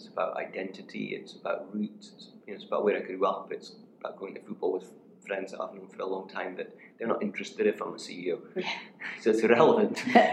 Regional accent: Aberdeen, Scotland, United Kingdom; I grew up in Aberdeen in the north of Scotland. So I had with my mum and my dad and my older sister. Mm-hmm. Quite relatively humble beginnings. Grew up in a council housing estate

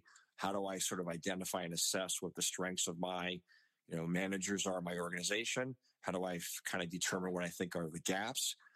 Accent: New Rochelle, New York, United States; I'm first-generation American. I have two younger sisters. Both my parents grew up in Europe. I was raised actually in New Rochelle and Larchmont, which are right outside of New York City.

